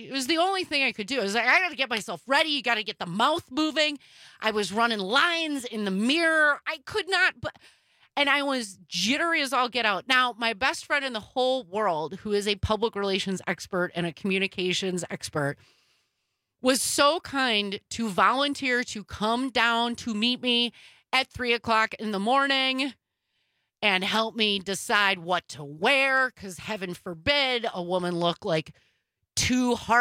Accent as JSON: {"language": "English", "town": "Milwaukee", "region": "Wisconsin", "country": "United States", "said": "And I'm from Milwaukee, a notoriously blue district."}